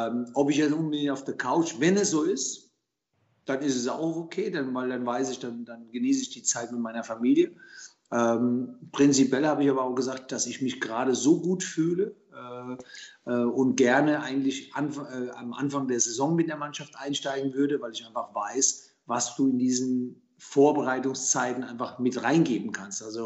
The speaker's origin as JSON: {"language": "German", "country": "Germany", "tie": "born there", "said": "Mein Herkunftsland ist Italien, meine Eltern kamen aus Italien, ich bin in Deutschland geboren."}